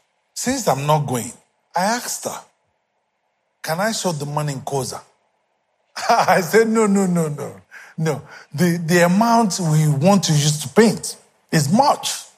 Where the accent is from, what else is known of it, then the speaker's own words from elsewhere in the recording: Ilorin, Kwara, Nigeria; I'm from Ilorin. He didn't understand. Pastor Femi knows what I'm talking about. Some of you have gone there and you want to know where God raised your pastor. You saw that. There was nothing.